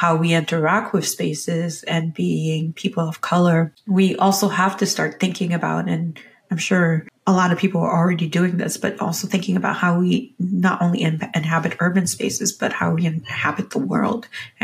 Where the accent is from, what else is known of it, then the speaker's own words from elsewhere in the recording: Boston, Massachusetts, United States; I grew up mostly in Boston, and so redlining, man, we see it quite a bit in Boston.